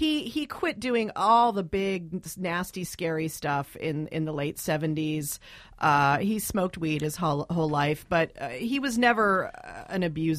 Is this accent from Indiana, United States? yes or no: no; Dayton, Ohio, United States; born there; And you know, I was born in Dayton, Ohio. My mom was born in Dayton, Ohio. And that's about as prairie home as we get